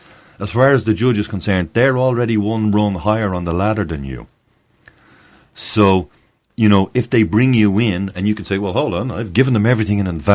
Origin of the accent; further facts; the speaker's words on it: Ireland; I know this is a very unpopular thing as an Irishman to say, but essentially Ireland, as far as we can figure, Mark, it's still under the crown.